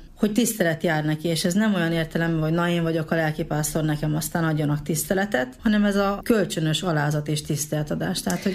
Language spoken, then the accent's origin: Hungarian; Oar, Satu Mare County, Romania; én a Párciumi Szatmár Németiből származom, onnan is Óváriból. Ez a határ mellett van, pont Csenger mellett, csak közte húzódik el a határ